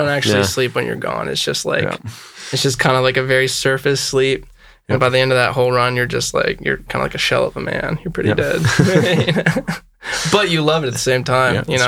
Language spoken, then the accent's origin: English; Dayton, Ohio, United States; also born or lived in Cincinnati; I moved from Cincinnati. I was living there in Ohio.